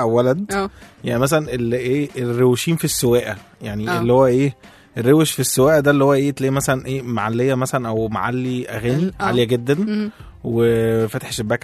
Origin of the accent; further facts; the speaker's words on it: Egypt; في انواع لينا احنا كده كمصريين